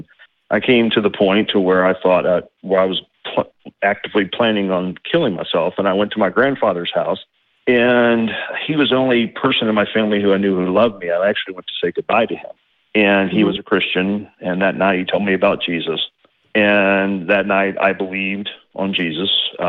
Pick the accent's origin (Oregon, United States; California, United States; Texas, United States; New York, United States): Texas, United States; I grew up in Texas.